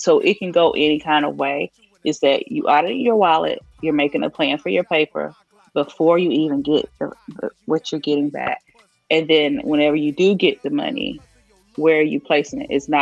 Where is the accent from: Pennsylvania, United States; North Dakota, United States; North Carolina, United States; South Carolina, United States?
South Carolina, United States; I'm from South Carolina, so I got family out there